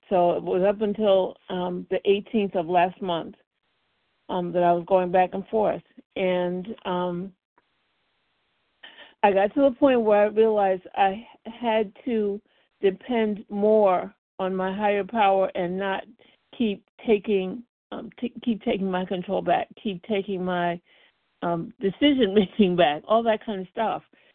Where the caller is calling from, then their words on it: Connecticut, United States; I'm calling from Connecticut.